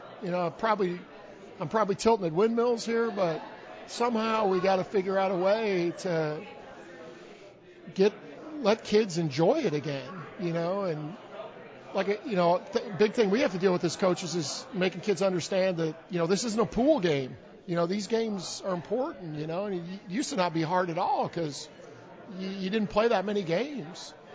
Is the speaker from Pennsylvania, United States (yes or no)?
no; Iowa, United States; Now, I grew up in Iowa, you know